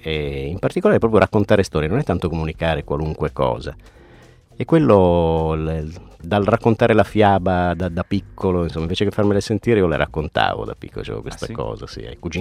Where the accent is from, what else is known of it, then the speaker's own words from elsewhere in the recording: Nuoro, Sardinia, Italy; moved away as an adult; now in Turin, Italy; Sì, io diciamo sono un sardo barbaricino, sono arrivato a Torino di Nuoro, sono arrivato a Torino nell'81.